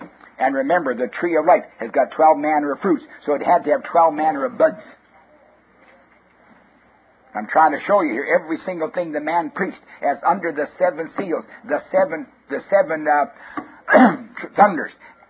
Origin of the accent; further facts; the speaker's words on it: Canada; born there; I'm a Canadian by birth.